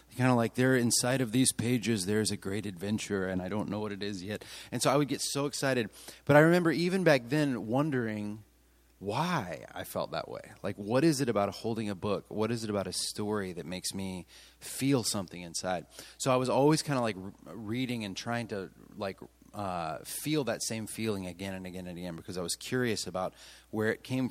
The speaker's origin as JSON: {"language": "English", "town": "Nashville", "region": "Tennessee", "country": "United States", "said": "I am from Nashville, Tennessee. Anybody ever been in Nashville?"}